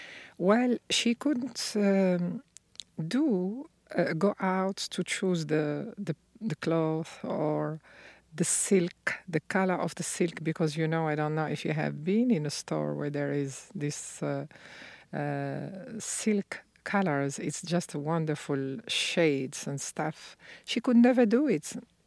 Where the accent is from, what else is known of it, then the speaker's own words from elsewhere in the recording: Fez, Fès-Meknès, Morocco; English is a second language; like I am from Fez, which is this 9th century old city with a lot of crafts.